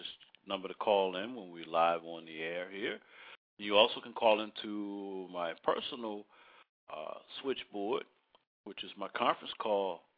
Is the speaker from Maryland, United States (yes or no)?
yes; Baltimore, Maryland, United States; I went over to a restaurant in my hometown, Baltimore, Maryland.